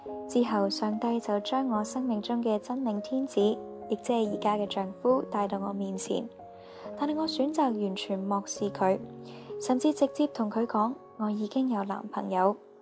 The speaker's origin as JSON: {"language": "Chinese", "country": "Hong Kong", "tie": "born or raised there", "said": "我在香港出世，在一个家教颇严的中产家庭成长。"}